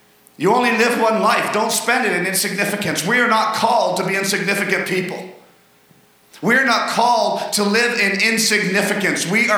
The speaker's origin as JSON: {"language": "English", "region": "British Columbia", "country": "Canada", "tie": "born or raised there", "also_born_or_lived": "Bogota, Colombia / Peru / Ecuador / Mexico", "said": "I was born in Colombia, Bogota, South America. That's where I was born. I lived in Peru, Ecuador, Mexico, then Miami, Florida, California, and now here in BC. And I grew up most of my young years. We were in grade 6 when I moved back to British Columbia here."}